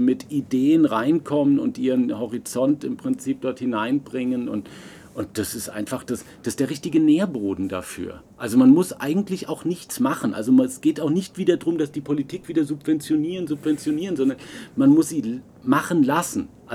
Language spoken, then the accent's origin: German; Berlin, Germany; Also ich komme ja jetzt nun aus Berlin, Berlin der Hochburg aller Startups